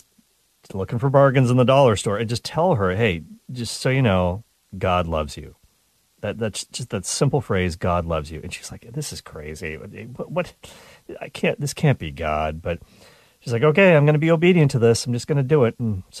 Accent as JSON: {"language": "English", "country": "Canada", "said": "I'm Canadian."}